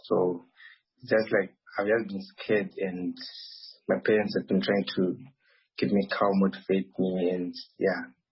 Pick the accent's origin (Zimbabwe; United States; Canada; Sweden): Zimbabwe; moved away as an adult; now in Chmielnytskyi, Ukraine